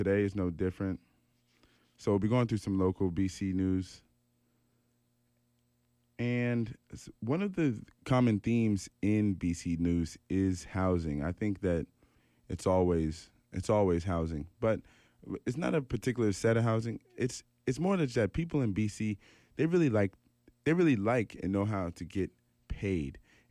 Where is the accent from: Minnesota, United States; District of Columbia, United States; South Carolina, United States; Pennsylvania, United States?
District of Columbia, United States; Washington; moved away as an adult; now in Vancouver, California, United States; I'm an American from Washington, D.C., here studying my master's at UBC.